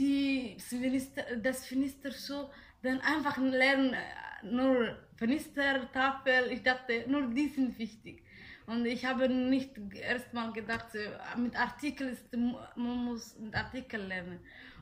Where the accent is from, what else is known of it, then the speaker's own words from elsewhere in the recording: Somalia; first language Somali; German is a second language; now in Austria; ich komme aus Somalia und ich bin seit vier und halbes Jahr in Österreich.